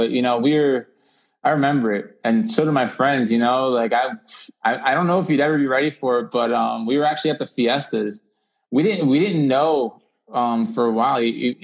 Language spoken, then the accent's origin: English; United States; me being an American, being the gringo out here, you know, not speaking much of the language.